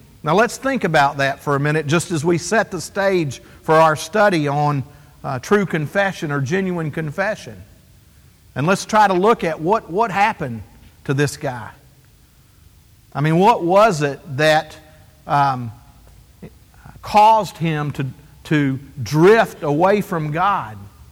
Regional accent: Texas, United States; You know, I grew up in Texas, and about the time that I was entering into my teenage years

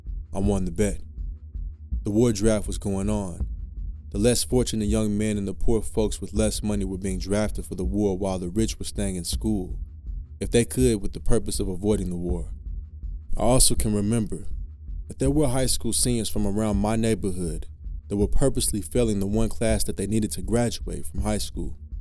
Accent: Plainfield, New Jersey, United States; My hometown of Plainfield, New Jersey had a Memorial Day, 4th of July, and a Veterans Day parade.

